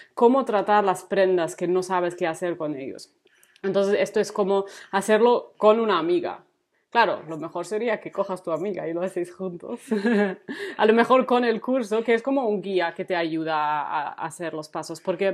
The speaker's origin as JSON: {"language": "Spanish", "country": "Germany", "second_language": "Spanish", "said": "como es un nombre medio raro, porque soy alemana"}